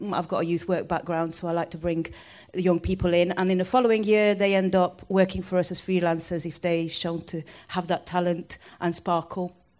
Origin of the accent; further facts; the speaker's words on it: Manchester, North West England, United Kingdom; Well, I am a Mancunian, but I was born in...